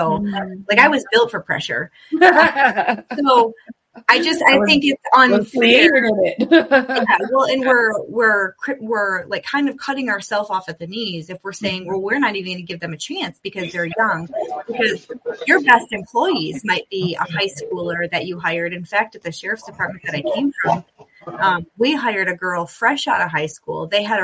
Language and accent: English; Michigan, United States; now in Colorado, United States; I'm from West Michigan and I moved to Western Colorado, and my very first day as an employee was my very first day living in that county.